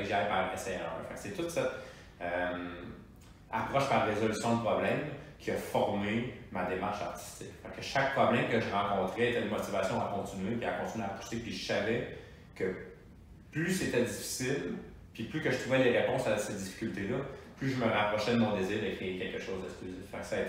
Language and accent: French; Italy; Je suis italien, mais ma femme est italienne.